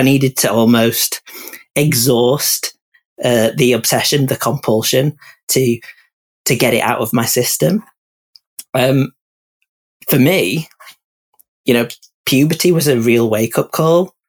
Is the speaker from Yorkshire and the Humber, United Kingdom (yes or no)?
yes; Yorkshire and the Humber, United Kingdom; I could talk about being gay and growing up in the Yorkshire Dales, how that affected my mental health.